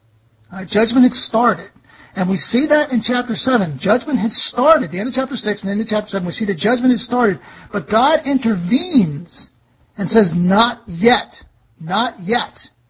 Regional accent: Philadelphia, Pennsylvania, United States; I'm from Philadelphia, so whatever we say is right.

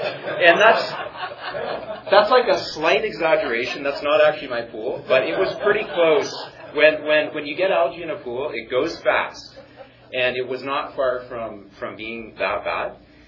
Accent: Canada; have I come all the way from Canada to give you guys a chemistry lesson?

